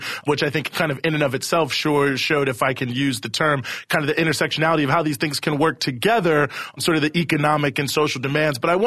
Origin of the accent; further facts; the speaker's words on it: Charlottesville, Virginia, United States; I'm from Charlottesville, Virginia originally, and which was always considered very cosmopolitan because the University of Virginia was there.